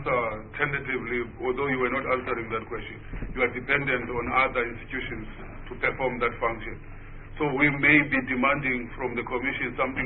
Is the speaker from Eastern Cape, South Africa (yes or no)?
yes; Alexandria, Eastern Cape, South Africa; Now, he grew up near Grimstown, I grew up in Alexandria.